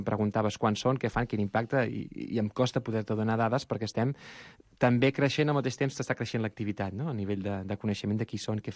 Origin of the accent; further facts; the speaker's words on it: Calafell, Catalonia, Spain; sóc d'aquella zona del Penedès on anava a dir, per desgràcia, no. Per coses de la vida es transformen. Sóc de Calafell, això és Penedès Marítim, i és aquesta franja litoral on moltes vinyes s'han anat transformant en apartaments turístics, no?